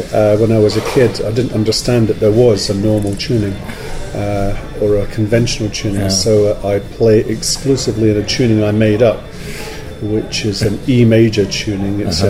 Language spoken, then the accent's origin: English; Scotland, United Kingdom; Yep, I was brought up in the Kingdom of Fife in the east coast of Scotland. And my mother was a Romany, that's like a gypsy, and my father was an Irish Cockney.